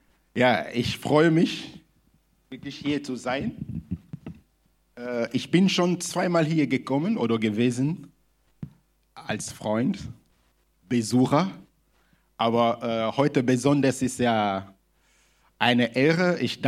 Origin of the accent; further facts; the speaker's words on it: DR Congo; German is a second language; Und ja, ich komme aus der Demokratischen Republik Kongo, französisch geprägt, aber ich versuche mal Deutsch zu reden, ne?